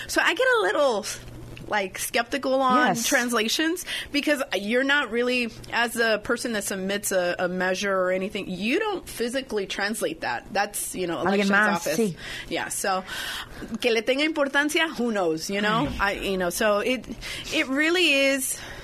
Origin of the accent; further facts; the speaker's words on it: Vallejo, California, United States; now in Napa, United States; I was born and raised in Vallejo, and then I came here, you know, as a young adult.